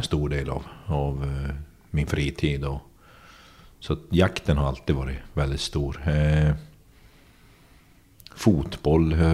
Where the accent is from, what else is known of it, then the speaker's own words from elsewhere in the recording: Övertorneå, Norrbotten County, Sweden; also born or lived in Kiruna; Övertorneå då. Så att när jag började spela där.